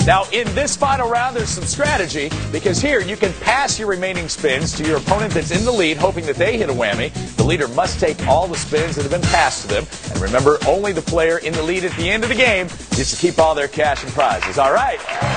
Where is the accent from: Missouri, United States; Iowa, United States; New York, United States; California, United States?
Missouri, United States; St. Louis; In my hometown, St. Louis, Missouri.